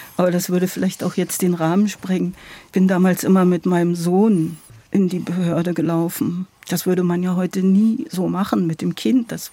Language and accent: German; Bautzen, Saxony, Germany; Ich wurde in Bautzen geboren. Ich sozusagen komme aus der Lausitz. Meine große Familie, das sind alles Sorben. Und das ist sozusagen so eine slawische, westslawische Sprache, mit ein Volk mit einer eigenen Kultur